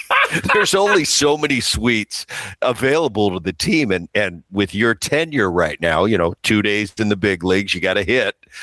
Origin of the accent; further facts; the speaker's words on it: Calgary, Alberta, Canada; Because I'm coming from Calgary. You know, I got four roommates and guys are sleeping on couches.